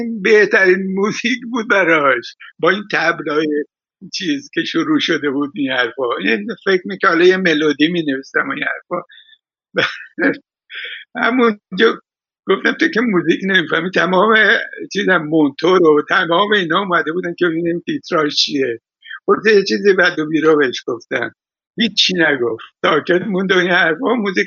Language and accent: Persian; Iran; استفاده نکردم چون که خودم جنوبی هستم